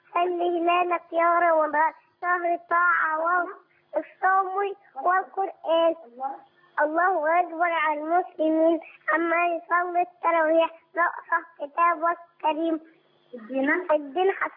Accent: Asyut, Asyut Governorate, Egypt

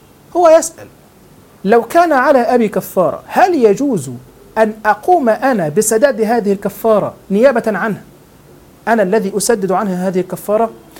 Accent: Egypt; الحقيقة يعني عندنا في مصر هذا من الأمور الدارجة

